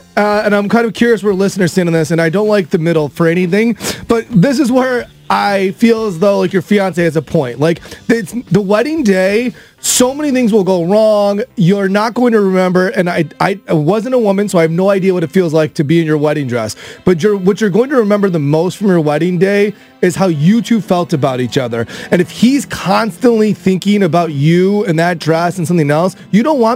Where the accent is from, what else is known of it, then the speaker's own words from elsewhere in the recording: Chicago, Illinois, United States; also born or lived in Texas; We grew up in Chicago, Midwest people, but we just moved here from Texas.